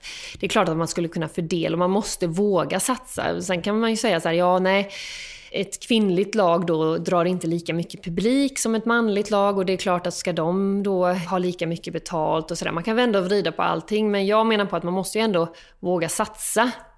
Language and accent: Swedish; Småland, Sweden; Försöker hälsa på henne när jag är hemma i Småland.